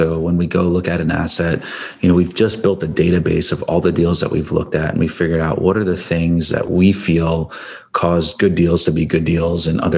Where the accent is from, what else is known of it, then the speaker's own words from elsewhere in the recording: East Coast, United States; So I grew up on the East Coast, went to Georgetown for my undergrad, did my MBA at NYU.